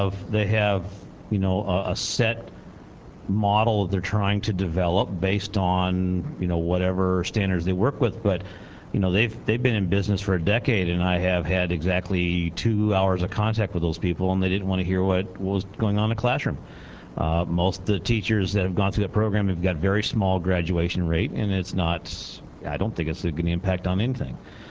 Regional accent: Kalamazoo, Michigan, United States; I'm from Kalamazoo, Michigan, and Western Michigan University is one of the PhysTech schools that's actually financially supported.

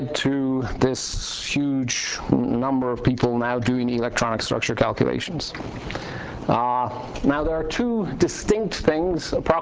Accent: Ireland; I actually grew up in Ireland.

